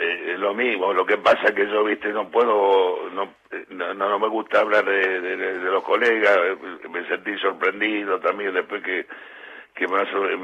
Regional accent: Argentina; siempre somos argentinos

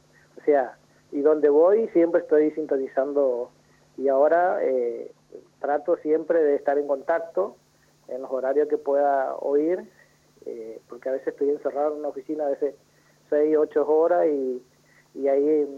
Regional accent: Formosa, Argentina; Ahora ejerzo la profesión de abogado hace más de 10 años acá en la ciudad donde yo nací.

